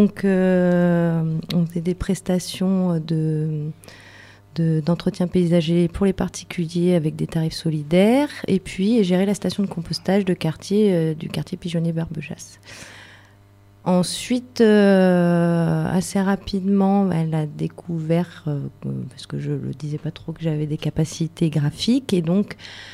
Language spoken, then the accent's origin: French; Digne, Provence-Alpes-Côte d'Azur, France; Ben, j'ai grandi à Digne, je suis partie faire des études à Aix et je suis revenue à Digne